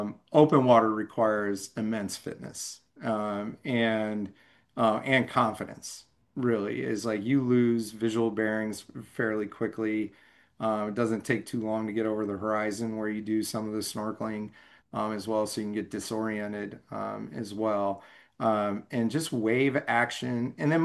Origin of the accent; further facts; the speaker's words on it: Orange Park, Florida, United States; also born or lived in Midwest / Southern California; like I was born in the Midwest, but we lived in Southern California for 3 years, and then a little town called Orange Park, Florida, outside of Jacksonville, Florida.